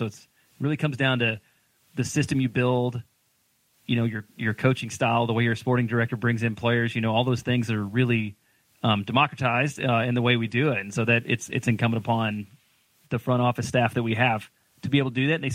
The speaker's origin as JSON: {"language": "English", "region": "Texas", "country": "United States", "tie": "born or raised there", "said": "It's pretty easy growing up in Texas. Everybody's born being an American football fan."}